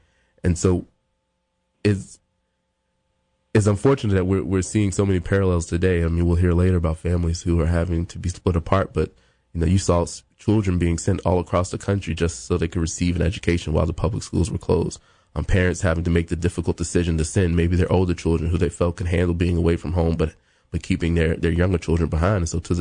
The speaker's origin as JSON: {"language": "English", "town": "Farmville", "region": "Virginia", "country": "United States", "tie": "born or raised there", "said": "to take the producers and staff of Montpelier and With Good Reason to Farmville, Virginia, which is my hometown."}